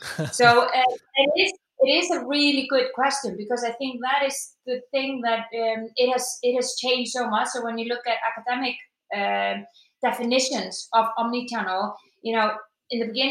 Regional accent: Iceland; English is a second language; moved away as an adult; now in Leeds, United Kingdom; I am from Iceland. Been in the UK for 7 years in Leeds.

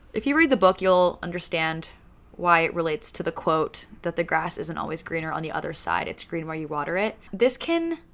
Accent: Pennsylvania, United States; And I'm from Pennsylvania, so Clemson is in South Carolina.

